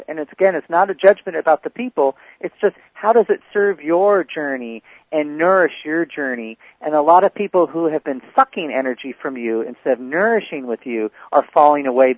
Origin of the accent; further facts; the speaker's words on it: Seattle, Washington, United States; now in California, United States; I grew up in Seattle. My mom and dad both grew up in Seattle.